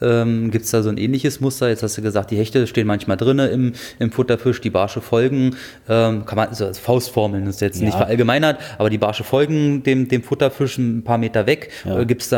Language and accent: German; Brandenburg, Germany; also ich komme ja aus dem Dreieck Havelland ursprünglich, da mündet die Havel in die Elbe